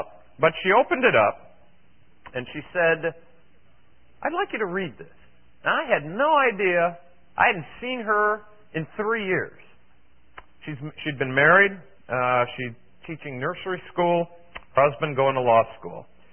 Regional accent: Cleveland, Ohio, United States; born there; I had never been, I was born in Cleveland, never been really, except for a trip in eighth grade, I went to Washington, D.C.

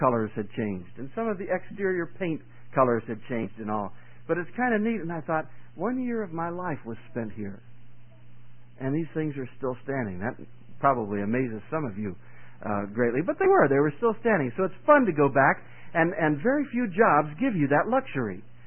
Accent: Pennsylvania, United States; I heard on the CB radio an accident on the Pennsylvania Turnpike, and I was in my old home state, and so I knew that I could detour around.

